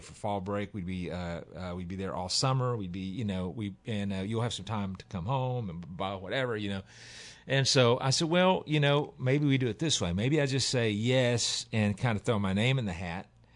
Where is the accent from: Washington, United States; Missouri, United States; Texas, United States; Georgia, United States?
Missouri, United States; I grew up in Southeast Missouri, knew all about Branson, had never been to Branson.